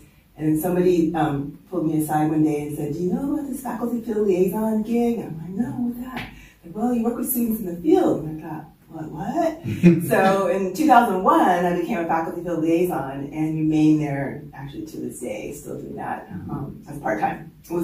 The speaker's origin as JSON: {"language": "English", "town": "Monterey", "region": "California", "country": "United States", "tie": "born or raised there", "lives_now": "San Jose, United States", "said": "So yes, I am a native Californian and I'm very proud of that because there's not very many of us left. I was born in Monterey and I pretty much grew up on the Monterey Peninsula, Cedar Grove, until I left in 1980 for school."}